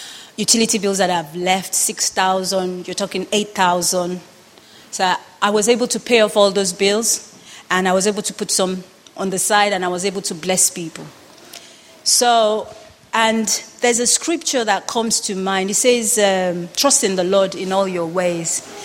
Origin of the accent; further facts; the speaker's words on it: Nigeria; We like top quality, particularly from where I come from. From my background as a Nigerian, we take pride in education and quality one.